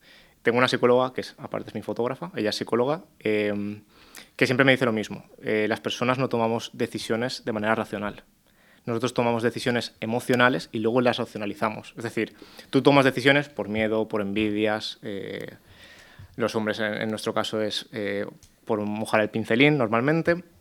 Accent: Massanassa, Valencian Community, Spain; yo soy de Masanasa

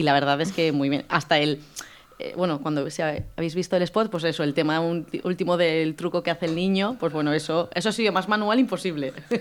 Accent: El Puig, Valencian Community, Spain; yo soy del Puig, que es del Horta Nord, pero ahí no es un plato típico.

